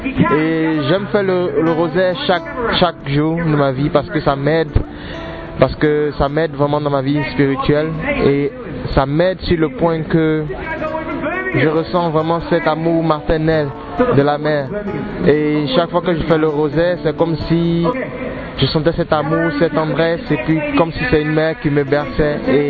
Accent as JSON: {"language": "French", "country": "Côte d’Ivoire", "said": "j'ai 26 ans et je viens de la Côte d'Ivoire."}